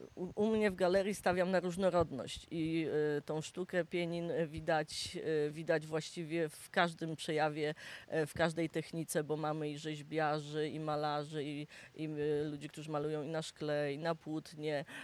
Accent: Wrocław, Lower Silesian Voivodeship, Poland; born there; Tak, urodziłam się we Wrocławiu, ale zawsze mnie w góry ciągnęło

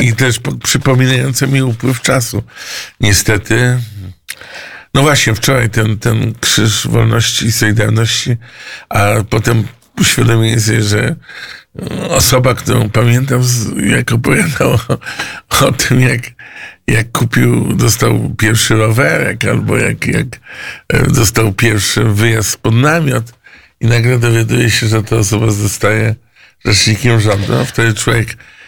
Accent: Gdańsk, Pomeranian Voivodeship, Poland; Wywodzę się z Gdańska.

